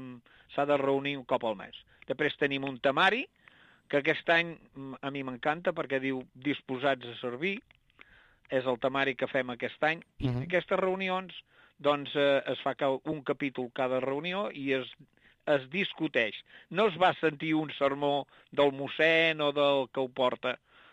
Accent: Arbúcies, Catalonia, Spain; Jo sóc d'Arbúcies, un poble que ara tenim 7.000 habitants, no?

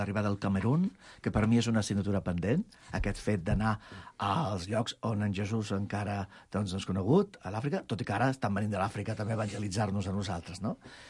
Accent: Barcelona, Catalonia, Spain; Jo sóc d'aquí, de Barcelona, i de família immigrada. Van venir els meus pares de Granada, vaig néixer jo aquí a Barcelona, i la família estem aquí radicats i instal·lats aquí. I aquí vaig créixer i visc a la família, tenim la tinc a Cornellà de Llobregat.

